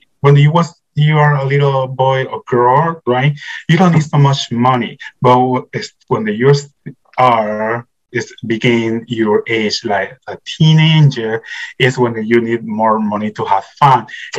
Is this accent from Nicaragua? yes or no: yes; Nicaragua; also born or lived in Italy / Spain; I was born in Italy, but I moved to Spain to live with my grandma. My grandma is from Spain. And then in certain time, she decided to move to Nicaragua because his father was living in Nicaragua. And since that time, I was living there.